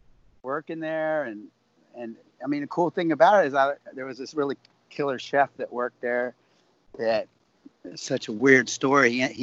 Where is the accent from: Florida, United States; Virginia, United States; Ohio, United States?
Virginia, United States; Arlington; Franz and I grew up in Arlington down the road, just straight down Columbia Pike